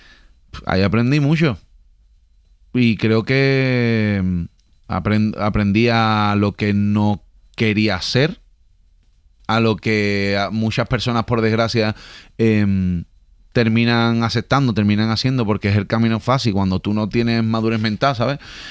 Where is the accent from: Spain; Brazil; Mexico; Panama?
Spain; Cádiz, Andalusia; born there; O sea, yo nací en Cádiz, pero me llevé hasta los 4 o 5 años.